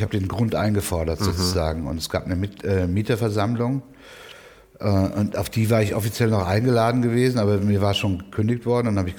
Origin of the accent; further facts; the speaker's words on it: Frankfurt, Hesse, Germany; Also ich komme aus einer Kleinstadt wie Frankfurt, da kennt man Leute